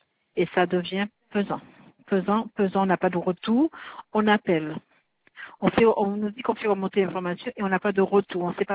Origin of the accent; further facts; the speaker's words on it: Guadeloupe, France; Moi, j'ai honte de dire que je suis guadeloupéenne maintenant.